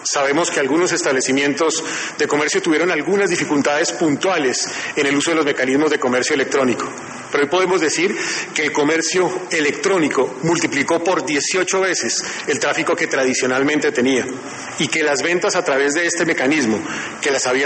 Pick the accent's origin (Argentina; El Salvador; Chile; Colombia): Colombia; de la disciplina de nosotros como colombianos en el uso de tapabocas